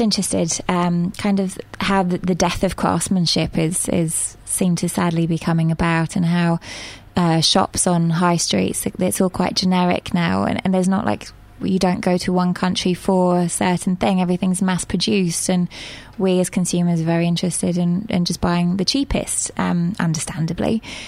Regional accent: England, United Kingdom; I'm from England. I like tea.

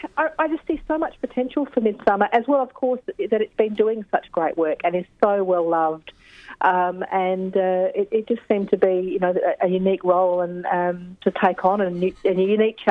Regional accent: Adelaide, South Australia, Australia; moved away as an adult; now in Melbourne, Australia; I was been in Adelaide. That's where I was born and bred in Adelaide

